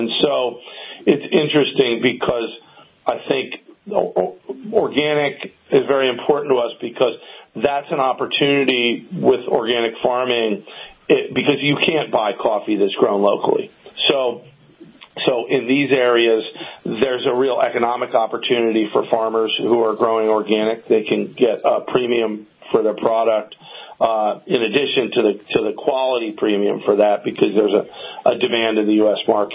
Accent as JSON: {"language": "English", "region": "Northeast", "country": "United States", "said": "we're both from the Northeast, and we were the only ones on both of our respective families who were on the West Coast."}